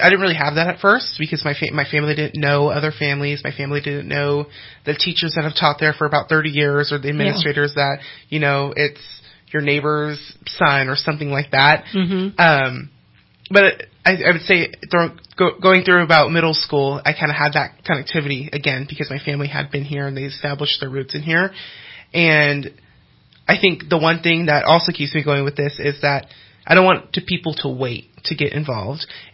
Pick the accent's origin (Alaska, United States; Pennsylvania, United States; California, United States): California, United States; Cottonwood; I grew up in Cottonwood. I've been in Cottonwood for about 17 years. My family is not from here. They're all from the Bay Area, and, you know, they kind of just moved up here because, you know, Lake Shasta